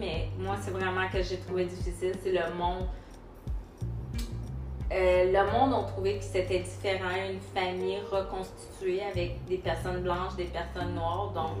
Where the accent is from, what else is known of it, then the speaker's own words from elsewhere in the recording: Rimouski, Quebec, Canada; also born or lived in Port-au-Prince, Haiti; Alors, j'ai grandi dans le Bas-Saint-Laurent. J'ai été adoptée avec ma petite sœur.